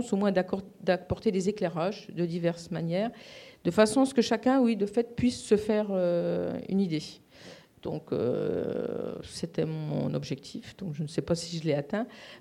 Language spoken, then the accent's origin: French; East, France; J'ai coutume de dire que c'est le département de la Meuse parce que je suis originaire de l'Est.